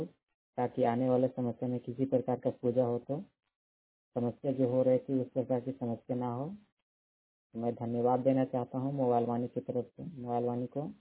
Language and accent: Hindi; Pada, India; के पदा प्रखंड से हूँ। मेरे ब्रह्मबेला नामक गांव में मंदिर को लेकर समस्या उत्पन्न हो रही थी।